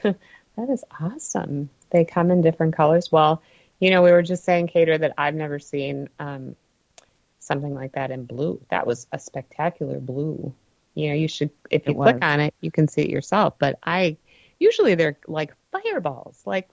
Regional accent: Minneapolis, Minnesota, United States; I grew up in Northeast Minneapolis.

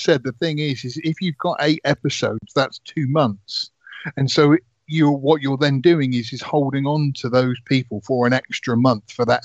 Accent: South West England, United Kingdom; Well, I say Boba because I'm from Somerset, so it's Boba Fett, isn't it?

